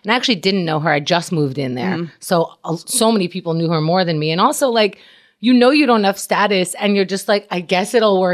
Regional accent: Canada; we're extra grateful that we're Canadian.

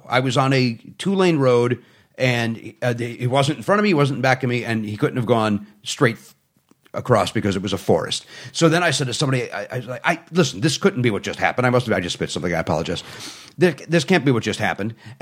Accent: Chicago, Illinois, United States; I grew up in Chicago.

